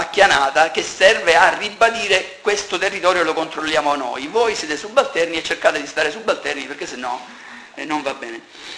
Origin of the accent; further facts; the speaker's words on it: Trieste, Friuli-Venezia Giulia, Italy; born there; I nostri figli sono nati nella Repubblica Italiana, ma tutti quanti siamo nati dalle stesse parti, siamo nati a Trieste e dintorni.